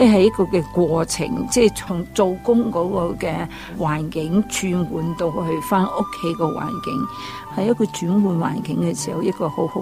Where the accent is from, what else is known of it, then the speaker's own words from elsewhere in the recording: China; 是啊，我估计有阵时候我们中国人有个很奇特的一个危机，就是